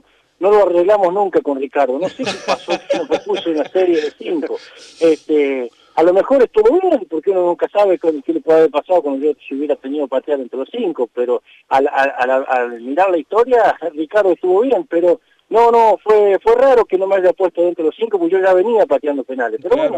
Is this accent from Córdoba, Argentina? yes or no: yes; Córdoba, Argentina; para mí es sumamente importante porque soy cordobés